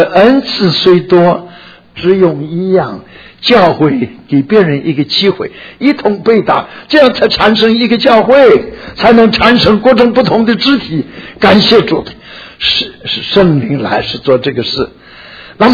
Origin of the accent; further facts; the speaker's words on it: China; 我们中国人讲，乡下人常常讲，狗肚子里挖不出什么，挖不出猪油出来。